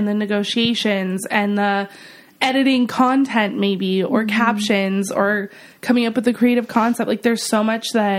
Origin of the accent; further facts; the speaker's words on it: San Francisco, California, United States; now in Los Angeles, United States; So I'm from San Francisco, but now live in Los Angeles.